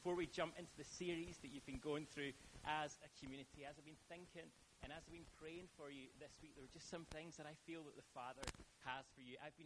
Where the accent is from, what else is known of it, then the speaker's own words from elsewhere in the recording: Whiteinch, Scotland, United Kingdom; I was born and bred in White Inch, and I'm so thankful for my parents.